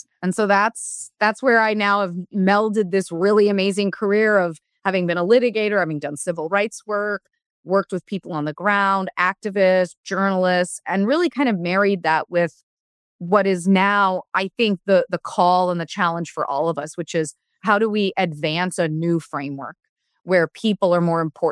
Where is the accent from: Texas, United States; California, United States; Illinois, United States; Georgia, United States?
California, United States; Los Angeles; also born or lived in New York City; I mean, I'm from LA. I'm from Los Angeles, like born and raised. And then I moved to New York and lived there, went to undergraduate at NYU.